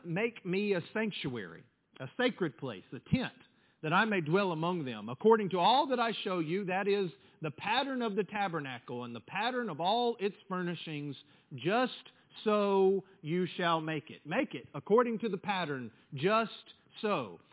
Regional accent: Texas, United States; also born or lived in Houston; Because that year, we moved from Houston to West Texas, where I grew up the rest of my life.

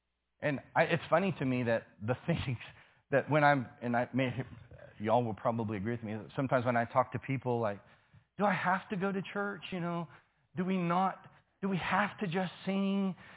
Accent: San Antonio, Texas, United States; Church I grew up around in San Antonio served pizza and Coca-Cola for the Lord's Supper to make it more relevant to young people.

